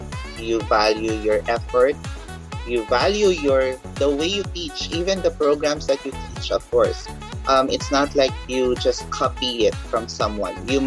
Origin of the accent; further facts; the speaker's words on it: Metro Manila, Philippines; And again, I wouldn't discount just because we're from Metro Manila.